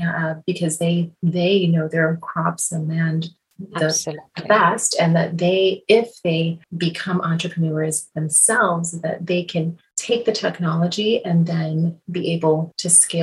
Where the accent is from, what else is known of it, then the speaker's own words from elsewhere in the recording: Midwest, United States; I am actually from the Midwest.